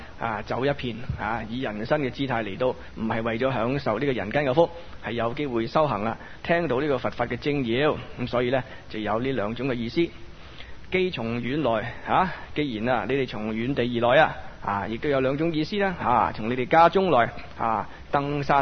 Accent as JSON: {"language": "Cantonese", "country": "China", "said": "咁但係我哋中國人呢就興雙膝跪"}